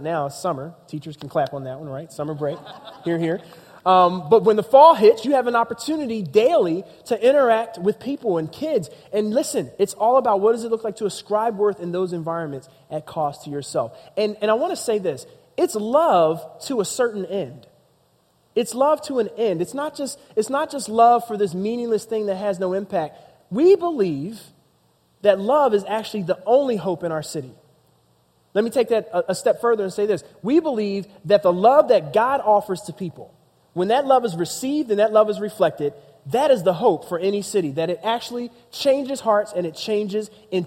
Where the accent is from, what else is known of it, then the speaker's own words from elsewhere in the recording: Philadelphia, Pennsylvania, United States; because I was from Philadelphia, that's what I thought.